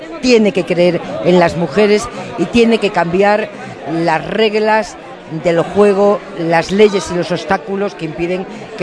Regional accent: Extremadura, Spain; Leganés es una tierra de acogida de migrantes extremeños, de donde yo soy

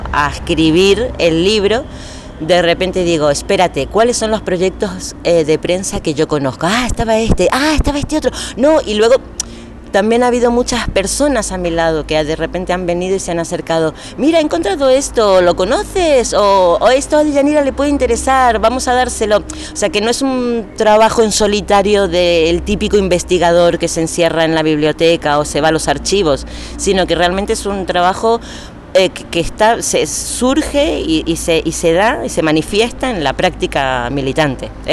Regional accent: Argentina; yo que vengo de Argentina, Hay un espacio en Argentina de memoria histórica

